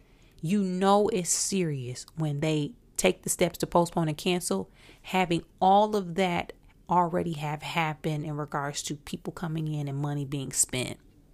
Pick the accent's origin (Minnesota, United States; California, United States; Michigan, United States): Michigan, United States; Flint; Growing up in Flint and having been shot at, it was a part of my thinking in dangerous environments